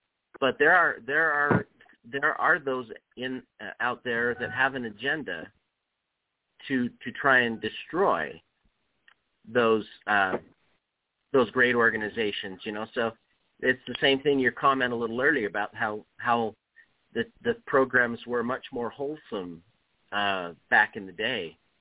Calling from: Salt Lake City, Utah, United States; I'm calling from Salt Lake, Utah

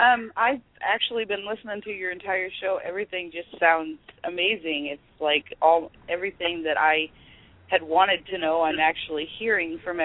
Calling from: Kansas, United States; South Central.

